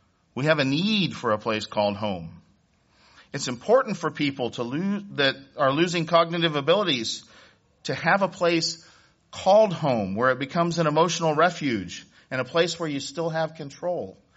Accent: Illinois, United States; now in Ohio, United States; I'm really from Illinois, though. I was a transplant to Ohio.

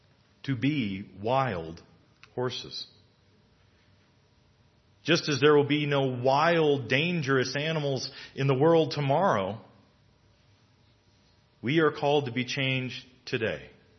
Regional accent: Texas, United States; I grew up in Texas, and I have a very healthy respect for snakes.

